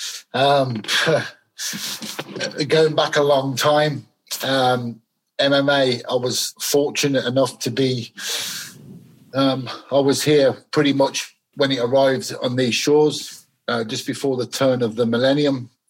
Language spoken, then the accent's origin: English; Birmingham, West Midlands, United Kingdom; also born or lived in Glasgow; I was born in Glasgow. My parents were Scottish. I lived there till I was a young boy. Lived there till I was about 9 years old, and then my mum remarried, and then I grew up in moved to Birmingham.